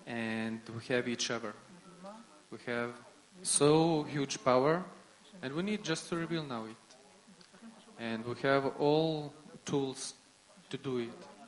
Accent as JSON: {"language": "English", "town": "Vilnius", "region": "Vilnius County", "country": "Lithuania", "second_language": "English", "said": "I'm from Vilnius."}